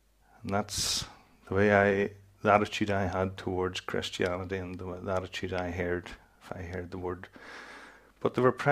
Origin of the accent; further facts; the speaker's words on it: Clogher, Northern Ireland, United Kingdom; I was born and reared in Clogher, and McRae Park, Clogher, if any of you know it. Nice enough wee park. Was brought up in the Sunday school of Clogher Valley Free Presbyterian